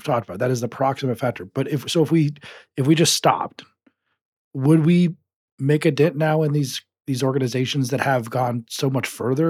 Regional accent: Colorado, United States; I'm from Colorado.

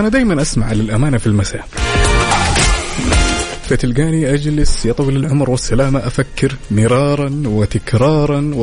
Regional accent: Jeddah, Makkah Province, Saudi Arabia; يا ولد هذا أنا وإنت من جدة

